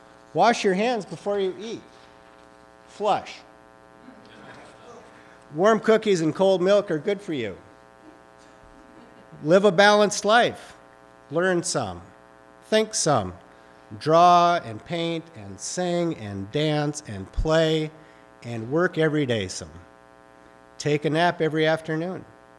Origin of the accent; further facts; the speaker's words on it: Midwest, United States; also born or lived in Alabama; But I'm from the Midwest, and I can talk really fast. You may not, if you've never lived anywhere else, you don't know how fast we talk. I lived in Alabama during my youth for about 2.5 years, and they were like, son, slow it down.